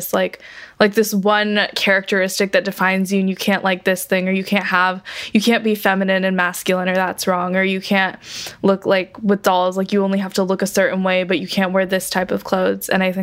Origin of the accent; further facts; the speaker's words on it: Fremont, California, United States; I'm from Fremont, California